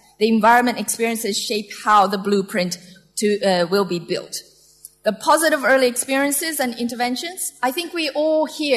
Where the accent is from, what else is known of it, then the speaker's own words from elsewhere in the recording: Japan; I was raised, born and raised in Japan